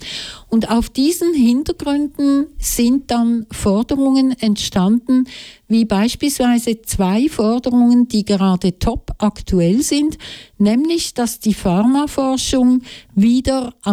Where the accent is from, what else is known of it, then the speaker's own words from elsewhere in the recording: Switzerland; bei uns in der Schweiz